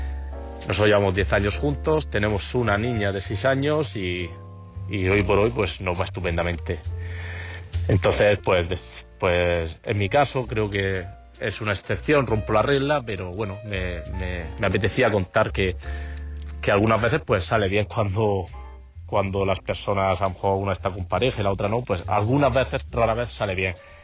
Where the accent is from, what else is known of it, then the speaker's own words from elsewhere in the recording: Murcia, Region of Murcia, Spain; Verás, yo soy un chico de Murcia.